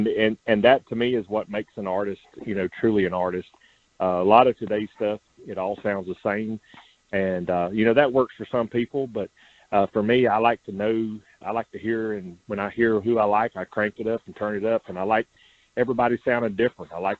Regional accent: Georgia, United States; I grew up down in Georgia, farm country, and, you know, peanuts, cotton and corn, soybeans, horses and cows.

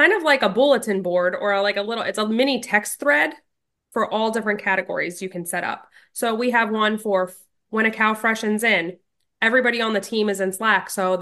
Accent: Imler, Pennsylvania, United States; I was born and raised on Singing Brook Farms in Imler, Pennsylvania.

